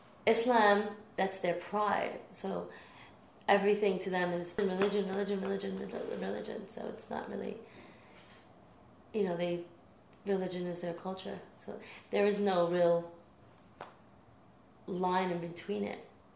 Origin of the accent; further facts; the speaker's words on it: Bronx, New York, United States; So I remember growing up in the Bronx, and I was always the rebellious child.